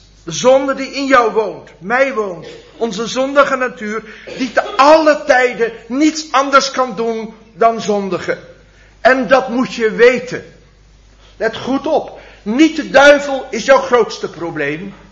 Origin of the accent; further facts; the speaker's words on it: Drenthe, Netherlands; Kan ik het helpen? Ik kom uit Drenthe.